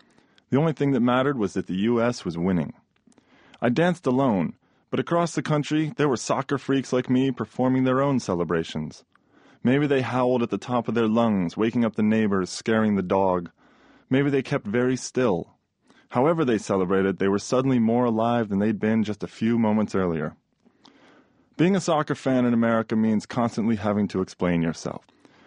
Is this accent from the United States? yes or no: yes; United States; But see, I'm just being an American.